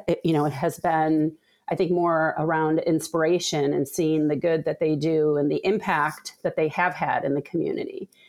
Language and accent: English; Brazil; also born or lived in Chicago, United States; So I would say that I grew up born in Chicago to a Brazilian, and then shipped off to Brazil at the age of five.